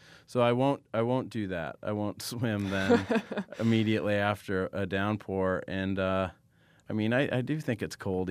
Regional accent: Nebraska, United States; I was from Nebraska, too, so we're very sheltered.

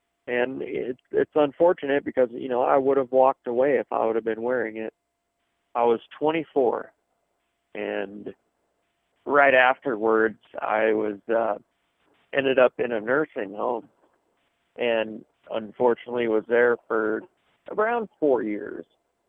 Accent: Gypsum, Colorado, United States; I grew up in Gypsum. I've been in Glenwood Springs probably about 9 years.

